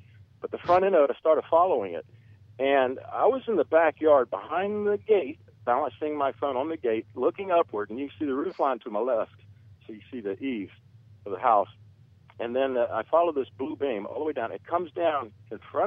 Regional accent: Florida, United States; Listen, I'm from Florida. I'm from Florida.

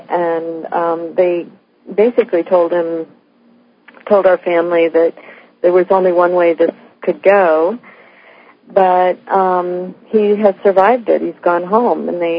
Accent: Missouri, United States; I was raised in Missouri, and he was from Hannibal, Missouri.

